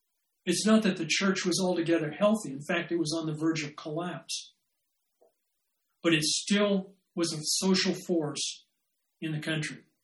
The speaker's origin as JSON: {"language": "English", "region": "South Dakota", "country": "United States", "said": "In the schools, at least the schools I went to, I was a hick from South Dakota, so we were probably behind the times"}